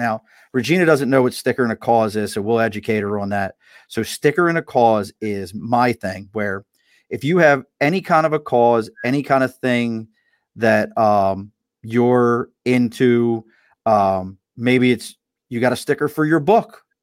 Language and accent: English; Baltimore, Maryland, United States; And that's a whole thing that goes back to growing up in Baltimore.